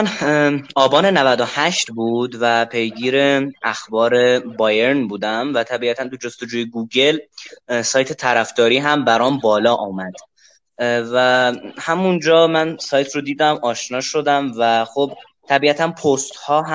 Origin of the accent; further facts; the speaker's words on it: Tabriz, East Azerbaijan, Iran; بچه تبریزم، دانشجوی رشته حقوق ترم 4